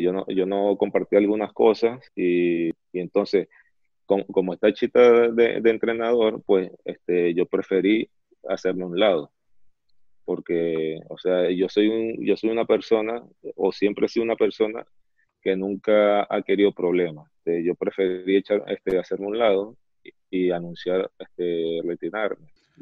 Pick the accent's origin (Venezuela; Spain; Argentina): Venezuela; Pero a lo que vengo es que nosotros, como venezolanos, ahí está el dicho que ese uno no es profeta en su tierra